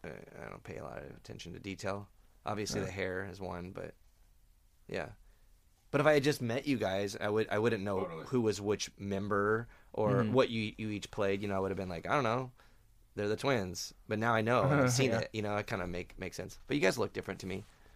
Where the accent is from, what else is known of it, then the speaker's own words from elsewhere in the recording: Phoenix, Arizona, United States; I grew up in Phoenix, and it's a shitty desert